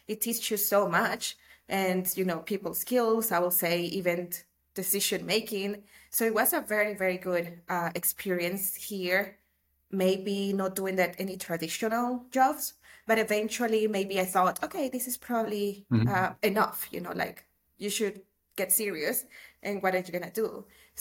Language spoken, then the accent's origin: English; El Salvador; now in Guatemala; I'm based in Guatemala at the moment, but I was born and raised in El Salvador.